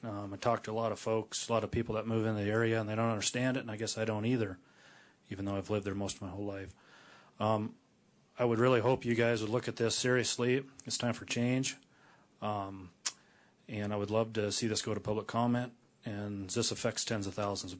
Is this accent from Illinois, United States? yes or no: no; Dayton, Montana, United States; I'm from Dayton, Montana.